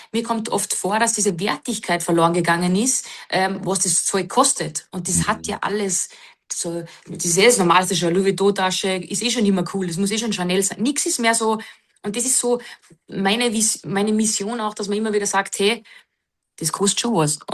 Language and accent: German; Wagrain, Salzburg, Austria; Ich komme tatsächlich aus dem wunderschönen Salzburger Land, nämlich aus Wagrain. Ein ganz, ganz wunderbares Skigebiet im Ski Amadee Verbund. Und bin ganz bodenständig groß geworden. Und ja, in den Bergen mit jedem Tag Skifahren